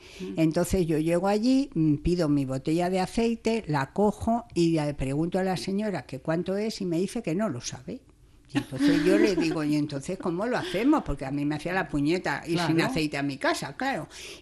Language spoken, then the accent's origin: Spanish; Madrid, Community of Madrid, Spain; now in Almerimar, Spain; Pues yo cuando compré el piso en Almerimar, que fue en el año 2000, claro, yo vengo de Madrid